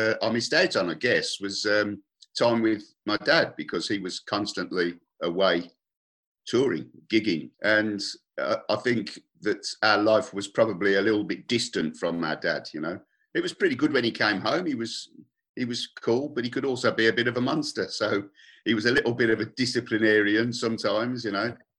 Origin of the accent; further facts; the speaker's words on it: Birmingham, West Midlands, United Kingdom; because we come from Birmingham, which is the cultural melting pot.